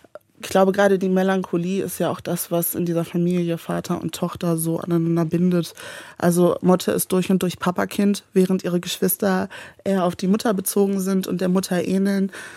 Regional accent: North Rhine-Westphalia, Germany; Ich bin im Sauerland aufgewachsen, in einer Arbeiterfamilie mit einem Suchtthema

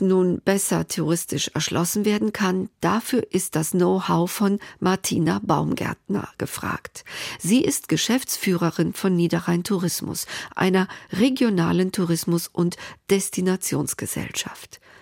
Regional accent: Greece; werde ich als Griechin besonders hellhörig.

